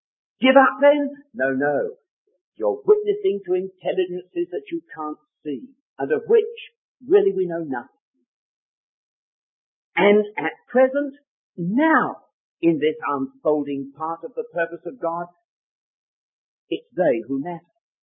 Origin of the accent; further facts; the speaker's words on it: London, United Kingdom; now in Scotland, United Kingdom; when I was a young man brought up in Wilton here in London. I've been in Scotland for 33 years almost, but I was born in Dulles Hill, in way down there in Wilton, northwest London.